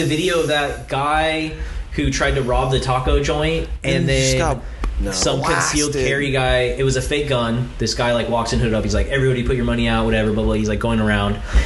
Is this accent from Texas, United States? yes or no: yes; Texas, United States; As like a Texan concealed carry guy too, you're waiting for that.